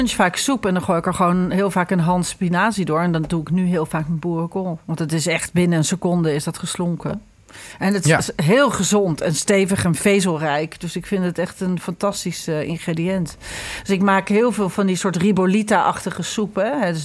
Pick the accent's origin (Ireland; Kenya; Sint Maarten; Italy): Ireland; now in Netherlands; ik groeide natuurlijk op in Ierland met Halloween.